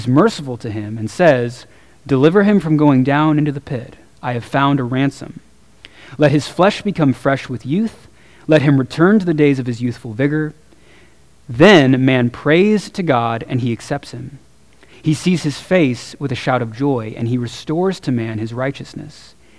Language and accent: English; Mesquite, Texas, United States; Growing up in Mesquite, close to Dallas, you don't see stars like that.